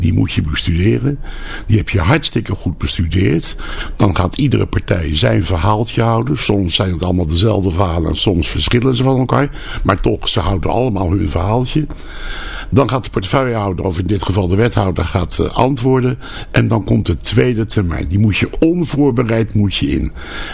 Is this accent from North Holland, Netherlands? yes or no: no; Rotterdam, South Holland, Netherlands; ik ben ook maar pas bij dit station en ik kom uit Rotterdam.